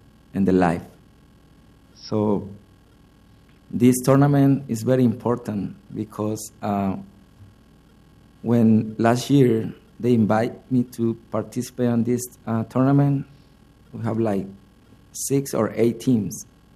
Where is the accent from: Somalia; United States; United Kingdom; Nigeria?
Somalia; Brava, Lower Shabelle; Well, you know, I'm from Somalia and from a small city called Brava.